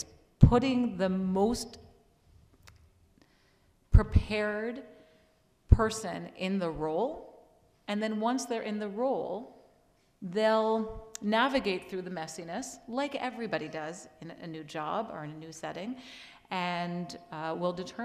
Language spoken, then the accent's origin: English; Ottawa, Ontario, Canada; also born or lived in Toronto; It looks different in Canada. It looks different in the U.S. I grew up in Ottawa. I lived in Toronto.